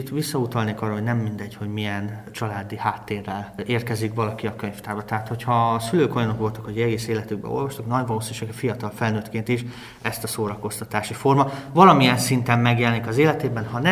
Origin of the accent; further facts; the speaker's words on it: Nagykanizsa, Zala, Hungary; eljöttem nyilván a szülővárosomban Nagykanizsára gyakorlatra